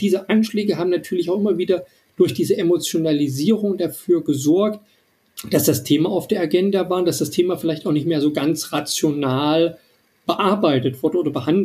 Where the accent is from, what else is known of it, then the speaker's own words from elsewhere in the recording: East Germany, Germany; born there; Ja, ich bin in Ostdeutschland, also ich bin nicht in Ostdeutschland geboren, ich bin in der DDR geboren und habe ja in Jena studiert.